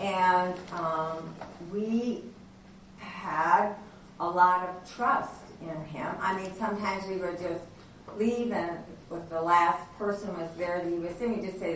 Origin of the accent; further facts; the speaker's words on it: Minnesota, United States; now in Tucson, United States; I'm a snowbird from Minnesota, and so we winter in Tucson.